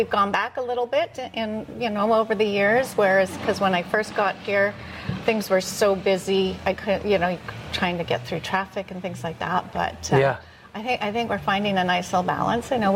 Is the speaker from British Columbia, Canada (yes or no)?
yes; British Columbia, Canada; I grew up in the Western Communities.